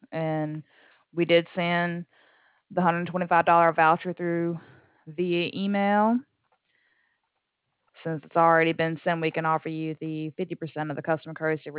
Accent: Alabama–Georgia border, United States; On the Alabama and Georgia line.

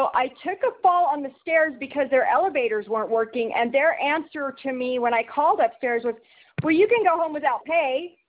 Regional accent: Texas, United States; Texas, and I was born in the southernmost tip of Texas.

